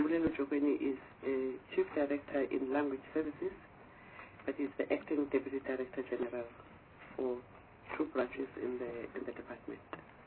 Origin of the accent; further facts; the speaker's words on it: Eastern Cape, South Africa; I'm a member of this committee. I'm from Eastern Cape.